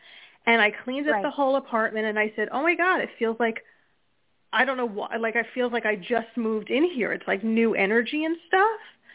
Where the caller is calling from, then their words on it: New Jersey, United States; New Jersey.